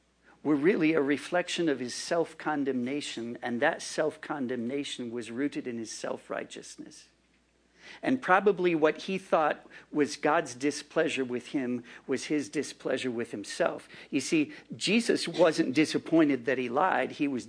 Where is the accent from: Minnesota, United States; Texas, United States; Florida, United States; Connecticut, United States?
Minnesota, United States; I've already said I come from Minnesota, where we have two seasons, you know, winter and road repair